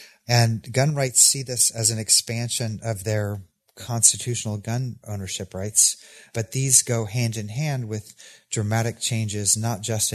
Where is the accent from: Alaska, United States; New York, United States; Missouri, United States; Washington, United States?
Missouri, United States; now in Tennessee, United States; Again, I grew up in Missouri. I now live in Tennessee.